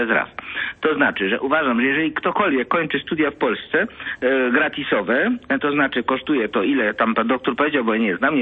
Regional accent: Silesian Voivodeship, Poland; now in Germany; Obserwuję to z boku i bywam często w domu, bo ja pochodzę ze Śląska.

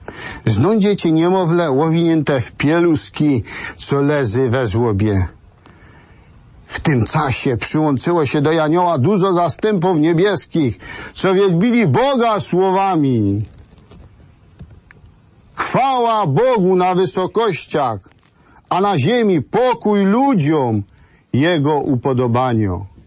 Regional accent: Silesian Voivodeship, Poland; zwyczaje, które u nas na Żywiecczyźnie, w gminie Milówka, w Kamysznicy, w Lalikach, w Szarym są żywe do tej pory

